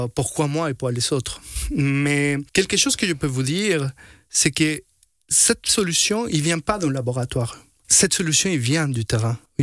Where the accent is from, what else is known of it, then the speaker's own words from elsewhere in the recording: Chile; first language Spanish; French is a second language; Vous vous entendez à mon accent, je suis chilien de base, et je parle espagnol, c'est ma langue maternelle